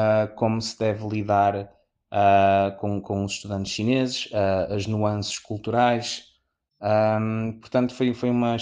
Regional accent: Braga, Norte, Portugal; born there; eu nasci em Braga, no norte de Portugal.

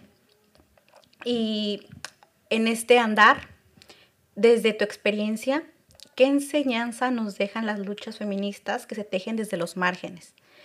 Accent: Mexico; now in Seville, Spain; yo estaba buscando aquí en Sevilla como un lugar donde sentirme en casa. Para los radioescuchas, yo soy de México, al igual que Antonia.

